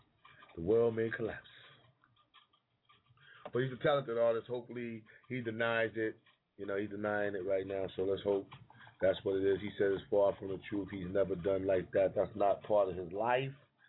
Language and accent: English; East Harlem, New York, United States; I like East Harlem because that's where I'm at, you know, I'm from East Harlem.